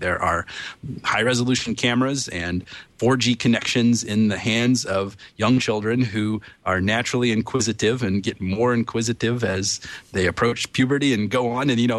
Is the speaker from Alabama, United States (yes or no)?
no; Bedford, Indiana, United States; Yeah, this happened in my hometown, Bedford, mm-hmm. Indiana.